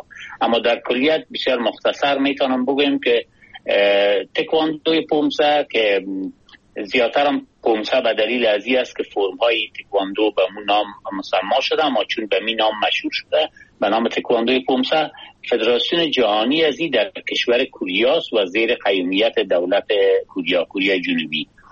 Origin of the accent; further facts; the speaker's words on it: Kabul, Afghanistan; born there; من دقیقاً 56 سال پیش در یک خانواده فرهنگی در کابل زاده شدیم